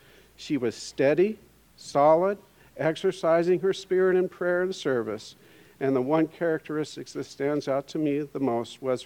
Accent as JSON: {"language": "English", "town": "Charlottesville", "region": "Virginia", "country": "United States", "said": "my wife, Karen, we're from Charlottesville, Virginia."}